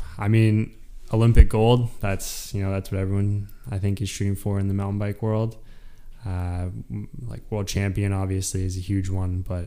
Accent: Squamish, British Columbia, Canada; I'm a mountain biker, born and raised in Squamish.

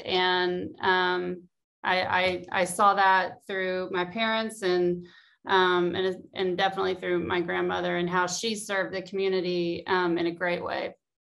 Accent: Fort Smith, Arkansas, United States; I am from Fort Smith, Arkansas. It is the northwest part of Arkansas, bordering Oklahoma, and that is home. That is where I call it. My family are still there, and we go there as much as we can.

